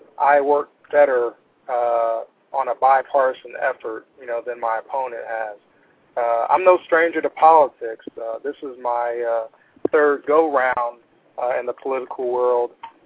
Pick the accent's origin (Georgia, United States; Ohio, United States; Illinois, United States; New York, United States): Georgia, United States; Atlanta; And we grew up, like I said, in the Atlanta area. I grew up in the Mechanicsville section of Atlanta in a project.